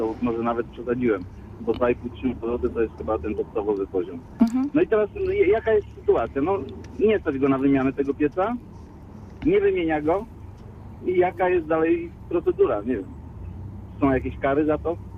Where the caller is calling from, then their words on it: Poznań, Greater Poland Voivodeship, Poland; Dzień dobry, ja z Poznania.